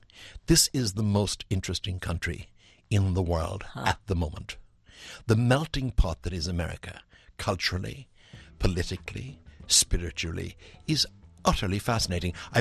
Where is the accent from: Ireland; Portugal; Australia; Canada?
Ireland; growing up in Ireland, as I did indeed. I was born in 1942.